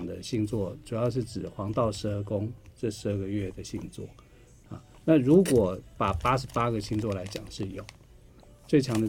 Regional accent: Taoyuan, Taiwan; 像我，你可以说

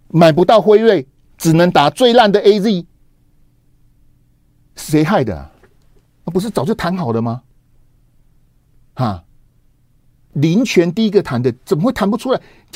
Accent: Taiwan; 中共要我们台湾人死光光，不给我们疫苗

